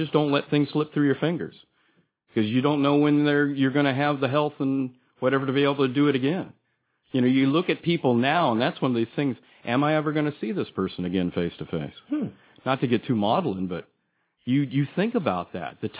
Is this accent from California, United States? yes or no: yes; California, United States; No, I'm from Portuguese background up in Northern California.